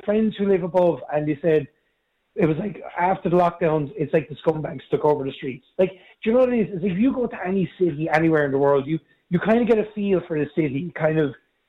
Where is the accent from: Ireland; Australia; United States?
Ireland; Dublin, Leinster; Like, I'm originally from Dublin, but my family moved down the country about 24 years ago now.